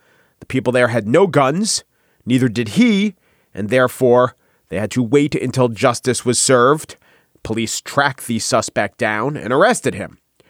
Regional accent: New York, United States; Perhaps I'm speaking from a cultural perspective. I am a New Yorker. I am not a Texan.

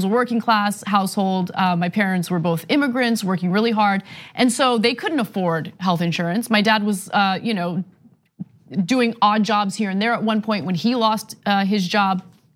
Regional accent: United States; for me as an American, I took advantage of something like that.

